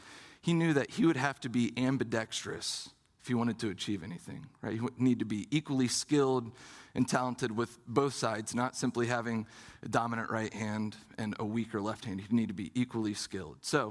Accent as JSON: {"language": "English", "town": "Dayton", "region": "Ohio", "country": "United States", "said": "I'm from Southern Ohio, from the Dayton area, Southwest."}